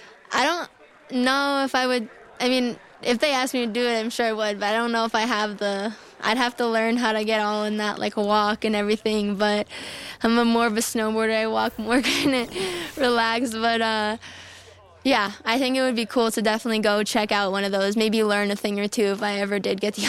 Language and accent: English; United States; I'm from the United States, and I just got a silver medal in the snowboard slope style event.